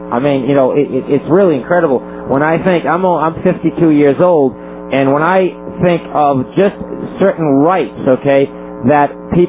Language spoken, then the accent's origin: English; Boston, Massachusetts, United States; growing up in South Boston, of course, you know, it was a highly, you know, political place